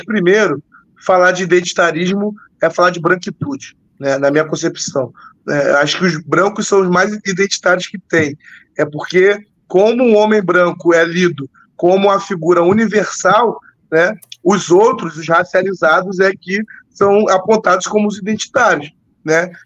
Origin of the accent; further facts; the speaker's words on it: Rio de Janeiro, Brazil; now in Salvador, Brazil; eu estou falando de Salvador hoje, eu sou do Rio, mas estou aqui em Salvador